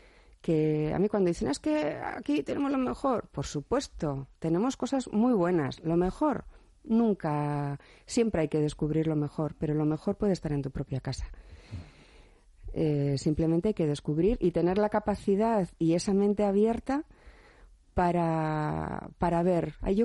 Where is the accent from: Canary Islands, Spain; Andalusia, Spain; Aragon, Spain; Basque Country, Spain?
Basque Country, Spain; Santurtzi; Esta semana he visto en Santurce, en mi pueblo, lo que es el turismo sostenible de verdad.